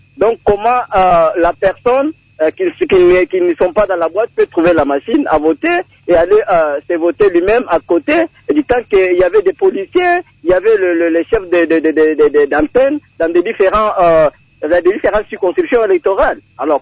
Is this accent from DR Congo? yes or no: yes; DR Congo; Vous savez que la situation est belle bien finie chez nous en RDC.